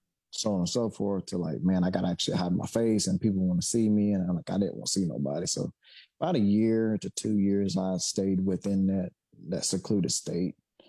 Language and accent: English; Loudoun, United States; back in my hometown of Loudoun, there was like this very small road.